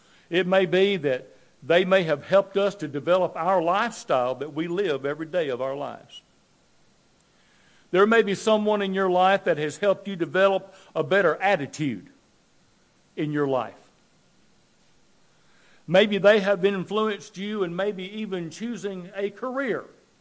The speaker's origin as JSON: {"language": "English", "town": "Killen", "region": "Alabama", "country": "United States", "tie": "born there", "said": "Charles was the minister of the church when I was born in Killen, Alabama."}